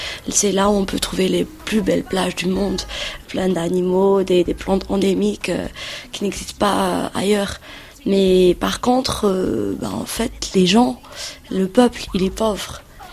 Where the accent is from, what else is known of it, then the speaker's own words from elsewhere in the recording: Madagascar; c'est impossible de ne pas l'exprimer en tant qu'artiste et en tant que malgache même.